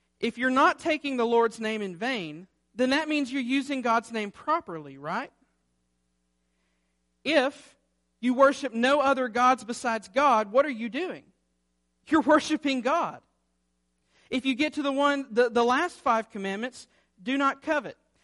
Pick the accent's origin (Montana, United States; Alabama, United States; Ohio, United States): Alabama, United States; And back, I'm from Alabama, back home, that's what a lot of people think.